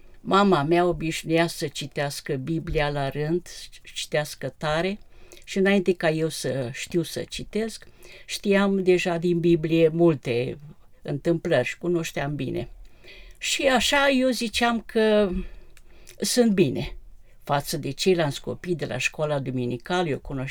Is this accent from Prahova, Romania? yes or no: yes; Ploiești, Prahova, Romania; În Ploiești, da. Sunt ploieșteancă